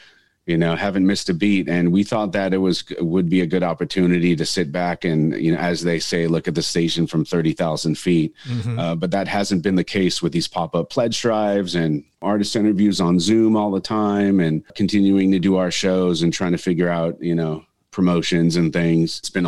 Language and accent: English; Northridge, California, United States; now in Carlsbad, United States; And then Laguna Beach, and now this, back in my hometown of Northridge.